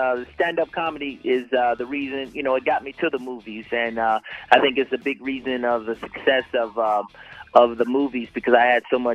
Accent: Atlanta, Georgia, United States; I'm from Atlanta, man, so I'm rooting for the Falcons

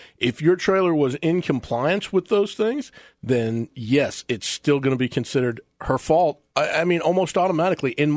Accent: Oklahoma, United States; now in Florida, United States; I came from Oklahoma, and Florida law is completely different on so many issues.

